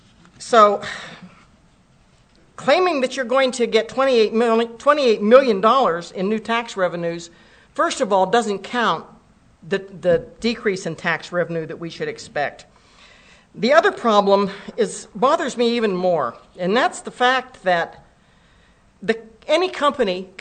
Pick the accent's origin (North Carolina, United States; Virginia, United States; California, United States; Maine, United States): Maine, United States; Bath; including my hometown of Bath.